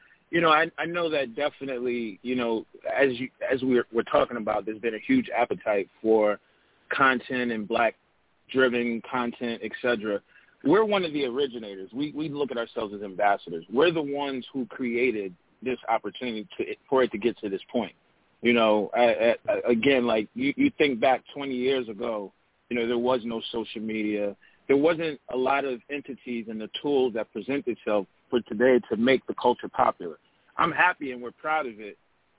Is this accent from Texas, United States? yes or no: no; New York, United States; now in New Jersey, United States; Calling from New Jersey. I'm a New York native, but I'm calling from New Jersey.